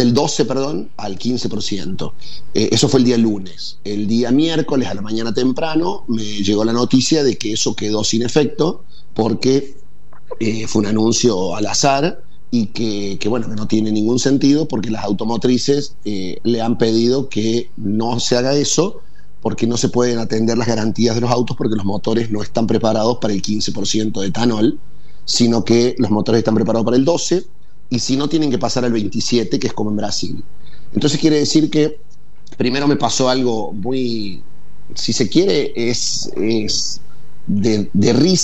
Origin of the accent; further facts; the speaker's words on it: Córdoba, Argentina; a mí me causa indignación como cordobés